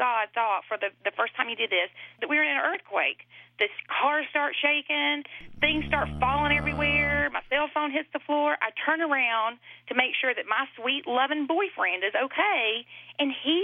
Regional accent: the South, United States; I'm from the South. They don't have those.

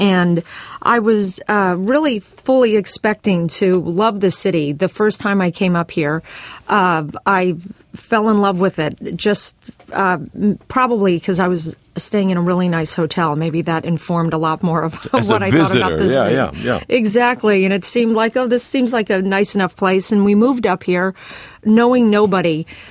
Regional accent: Los Angeles, California, United States; I come from Los Angeles where I recognized anybody in a Starbucks.

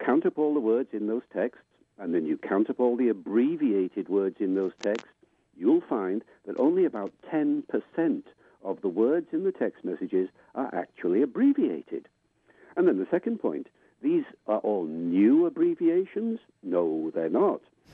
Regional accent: Wales, United Kingdom; I grew up with Welsh as a second language when I grew up in Wales here once upon a time.

